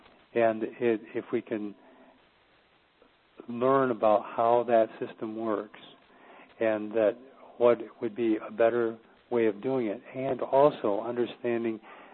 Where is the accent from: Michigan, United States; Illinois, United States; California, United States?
Michigan, United States; I grew up in Michigan, so I know the car business very well